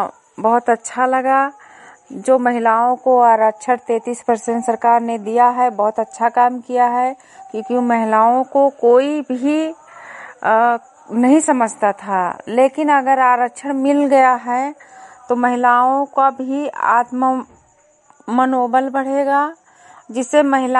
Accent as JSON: {"language": "Hindi", "town": "Lakharampur", "region": "Uttar Pradesh", "country": "India", "said": "आज मैं विकास खंड विशेषरगंज से हूँ, ग्राम पंचायत लखारामपुर, गांव लखारामपुर से।"}